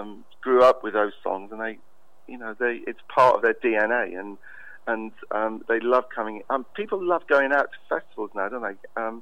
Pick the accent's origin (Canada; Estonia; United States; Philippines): Canada; Ottawa, Ontario; when I was a kid, I grew up in Canada, and I lived in Ottawa for about 3 years.